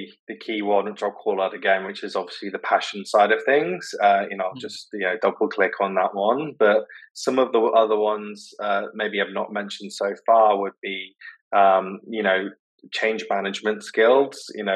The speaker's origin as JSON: {"language": "English", "country": "United Kingdom", "moved": "as an adult", "lives_now": "Singapore", "said": "I'm British, but I've lived out in Singapore for 7 years now. That's where our HQ is. However, I'm now spending my time between London and Singapore"}